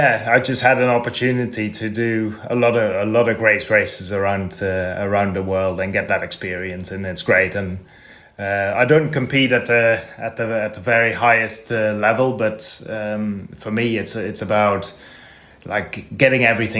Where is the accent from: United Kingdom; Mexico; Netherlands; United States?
Netherlands; Yeah, that's correct. So I grew up in Holland